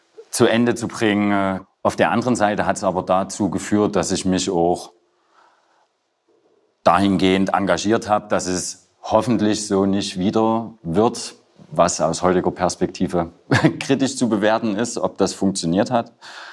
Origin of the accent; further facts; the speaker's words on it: East Germany, Germany; Groß geworden bin ich in einem Dorf im ländlichen Raum in Ostdeutschland.